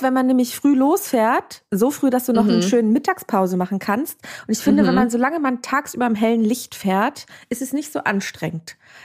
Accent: Berlin, Germany; Ich als Berlinerin sieze ja niemanden mehr.

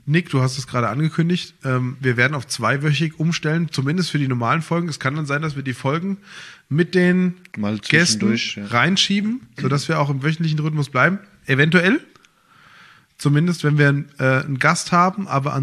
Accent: Rodgau, Hesse, Germany; Rottgau ist meine Heimat und hier fühle ich mich wohl

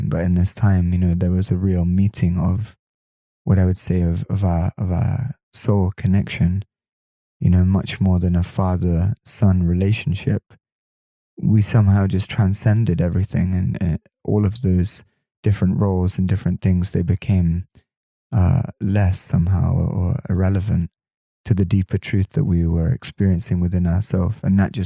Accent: England, United Kingdom; I grew up in the countryside of England, really beautiful nature and very beautiful upbringing

